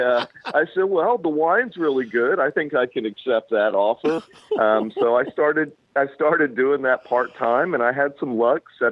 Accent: Houston, Texas, United States; I ended up selling my portion of the business and headed back to my hometown of Houston, Texas.

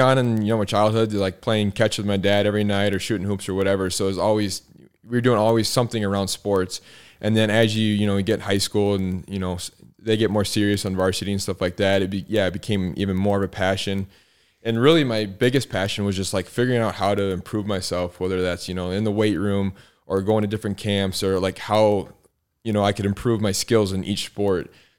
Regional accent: Spring Valley, Minnesota, United States; So I grew up in Spring Valley, went to Kingsland for a little bit, and then eighth grade, opened and rolled to Chatfield and then graduated from there. So yeah, I guess I claim Chatfield.

